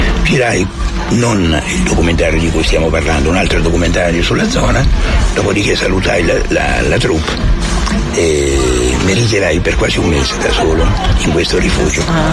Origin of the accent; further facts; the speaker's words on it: Molise, Italy; stavo leggendo delle riviste turistiche che riguardavano la mia terra, il Molise